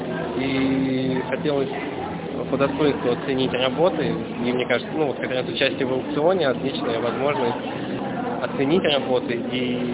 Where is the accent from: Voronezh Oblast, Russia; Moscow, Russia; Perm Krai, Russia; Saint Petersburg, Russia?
Saint Petersburg, Russia; Kronstadt; Да, конечно, я родился в Кронштадте, всю жизнь там.